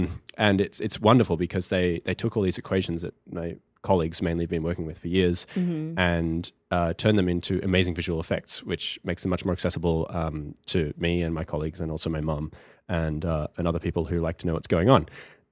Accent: Australia; moved away as an adult; now in United States; 5 years ago, I kind of left everyone I knew and loved behind in Australia and came out here and knew no one.

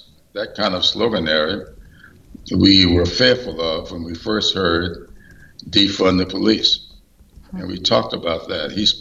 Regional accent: Sumter, South Carolina, United States; he was brought to my hometown of Sumter

